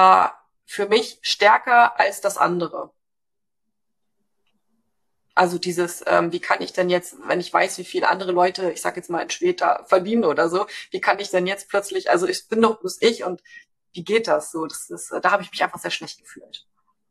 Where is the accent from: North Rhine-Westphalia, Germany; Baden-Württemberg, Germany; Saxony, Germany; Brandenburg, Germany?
Brandenburg, Germany; Schwedt; ich komme eigentlich aus Schwedt